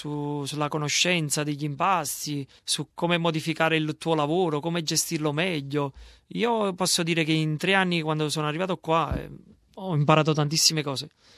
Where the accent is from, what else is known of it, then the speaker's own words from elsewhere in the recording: Naples, Campania, Italy; moved away as an adult; now in Australia; sono nato a Napoli, ho iniziato così per caso, un mio amico lavorava in un ristorante a Napoli